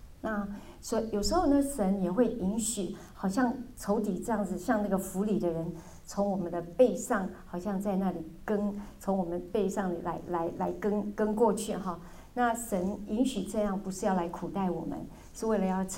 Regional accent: Taiwan; 我小时候在台湾还是乡下地方还是有看过

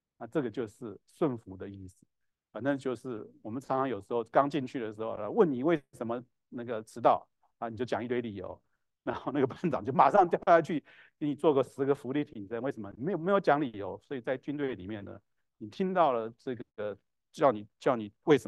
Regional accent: Taiwan; 就是我们在从台湾来的都当过兵

